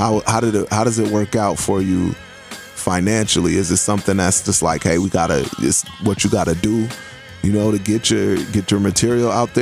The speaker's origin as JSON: {"language": "English", "town": "Chicago", "region": "Illinois", "country": "United States", "said": "I'm from Chicago, so you can't feel the Detroit rappers"}